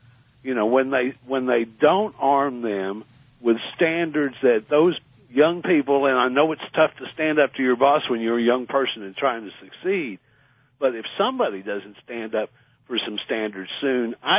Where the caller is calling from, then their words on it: Austin, Texas, United States; I'm in Austin, Texas.